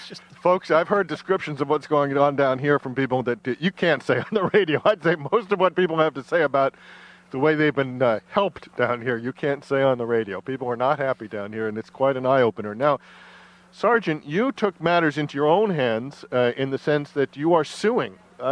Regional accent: Manhattan, New York, United States; I am a native New Yorker. I grew up in Manhattan

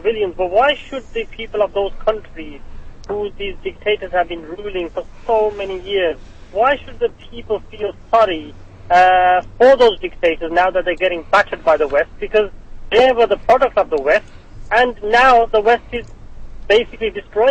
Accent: Pakistan; English is a second language; as a Muslim myself, I mean, from Pakistan originally

